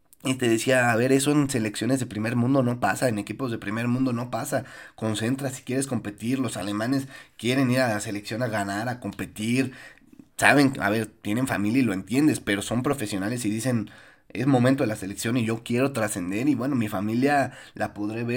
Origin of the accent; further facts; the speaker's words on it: Mexico; es nuestra forma de ser, es nuestra cultura, lo entendemos, somos mexicanos.